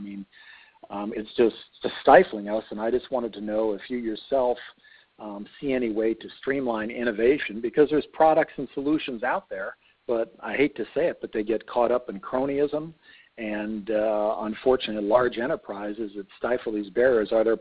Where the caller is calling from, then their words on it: Arlington, Texas, United States; I'm calling from Arlington, Texas, and I have a company, EcoStraight.